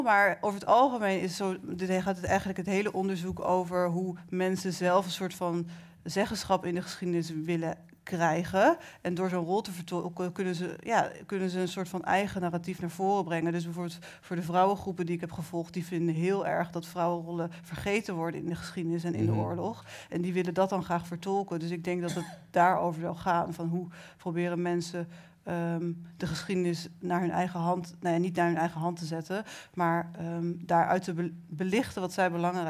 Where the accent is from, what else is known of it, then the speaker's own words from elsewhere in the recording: Netherlands; Ze wilde mij natuurlijk als Nederlander, want ik ben Nederlander en wit, dus dat ziet er mooi uit.